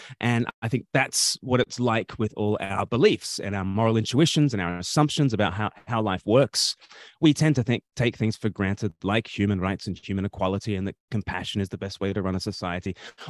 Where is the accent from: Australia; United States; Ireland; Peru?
Australia; moved away; Well, I grew up in Australia and I had no idea how sweetly Australia smelt until I left Australia